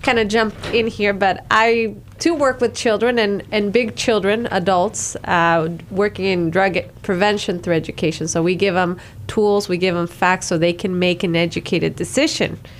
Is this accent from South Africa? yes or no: no; Juarez, Chihuahua, Mexico; I grew up in the border of El Paso, Texas. And I grew up in the Mexican side, Juarez.